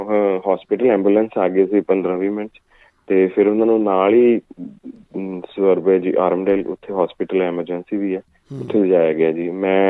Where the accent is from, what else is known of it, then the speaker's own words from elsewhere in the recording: Qila Raipur, Punjab, India; ਹਾਂਜੀ, ਸਾਡੇ ਪਿੰਡ ਲੁਧਿਆਣੇ ਜ਼ਿਲ੍ਹੇ ਦੇ ਵਿੱਚ ਹੈ ਜੀ, ਕਿਲਾ ਰਾਏਪੁਰ।